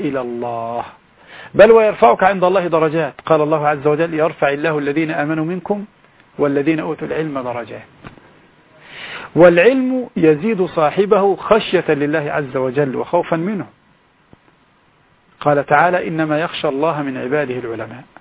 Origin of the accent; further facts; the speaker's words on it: Egypt; عندنا في مصر